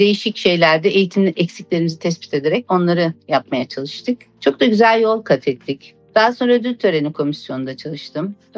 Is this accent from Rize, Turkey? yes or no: no; Gaziantep, Turkey; born there; 1956 Gaziantep doğumluyum.